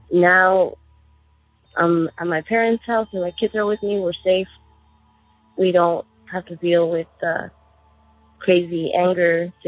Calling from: Tucson, Arizona, United States; Hi, this is … I'm calling from Tucson, Arizona.

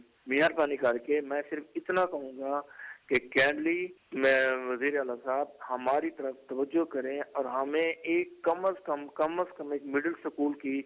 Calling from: Alipur, Punjab, Pakistan; میں تحصیل علی پور ڈسٹرکٹ مظفر گڑھ, میں ایک دیہات میں چھوٹے سے دیہات میں رہتا ہوں.

